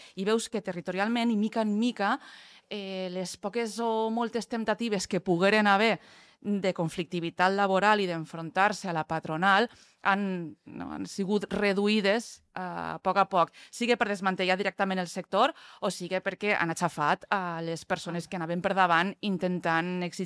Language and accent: Catalan; Castelló de la Plana, Valencian Community, Spain; Clar, jo vinc de Castelló, a les meues comarques, el que ha funcionat des dels anys 60 és la indústria ceràmica